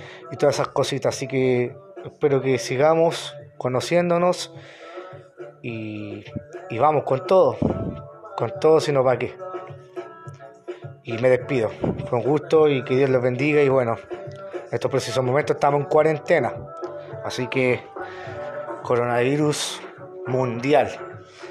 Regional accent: Santiago, Santiago Metropolitan Region, Chile; Soy de Santiago, Chile.

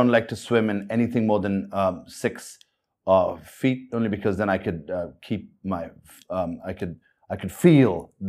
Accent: India; moved away; I've always been away from India, but I was always very proud of being Indian first and then everything else.

